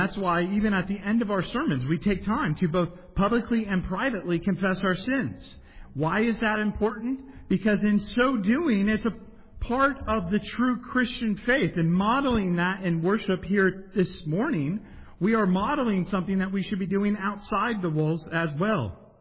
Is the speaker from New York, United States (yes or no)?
no; San Diego, California, United States; also born or lived in Las Vegas; now in Waxhaw, United States; And I say, I'm from San Diego, but I moved here from Vegas.